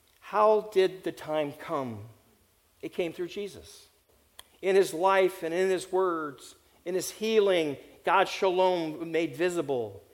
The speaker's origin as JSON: {"language": "English", "region": "California", "country": "United States", "said": "I've been to Paris, but I'm not a Parisian. I'm a Californian and proud of it."}